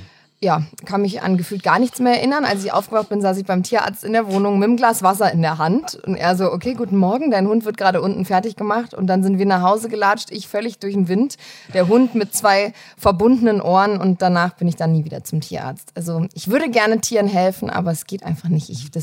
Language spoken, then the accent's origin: German; Kirchzarten, Baden-Württemberg, Germany; also born or lived in Wiesbaden; geboren in Frankfurt, in Wiesbaden. Hab da eine kurze Zeit gelebt, so 6 Jahre, und dann bin ich in den Schwarzwald nach Kirchzarten gezogen.